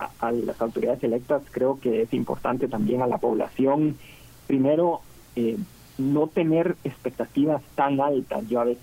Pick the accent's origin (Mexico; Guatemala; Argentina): Guatemala; como guatemaltecos tenemos que ser realistas